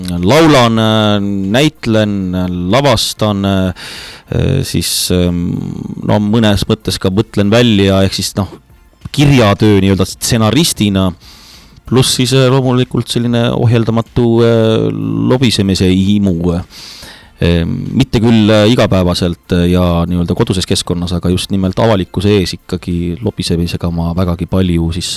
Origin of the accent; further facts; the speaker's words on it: Viljandi, Viljandi County, Estonia; now in Pärnu, Estonia; Aga päritolult olen mulk ja sisse rännanu siia Pärnusse kilulinna. Aga juba tegelikult 97. aastast, nii et ma olen nüüdsest jõudnud punkti, kus ma olen Pärnus kauem elanud, kui ma elasin oma sünnilinnas Viljandis.